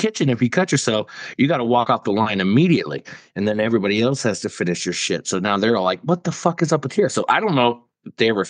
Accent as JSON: {"language": "English", "country": "Ireland", "said": "Thank you, Irish. Being Irish, I got nobody else to blame. I just happen to be one of the Irish with their name spelled correctly."}